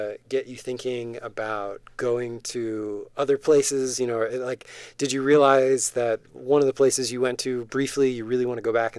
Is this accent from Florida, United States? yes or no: no; New Jersey, United States; I grew up in New Jersey, and I've been to Disney World. I've never been to Disneyland.